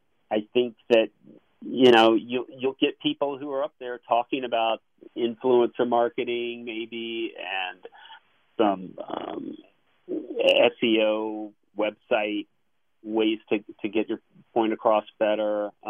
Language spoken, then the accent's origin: English; California, United States; Well, it's funny you should ask. I grew up in Orange County.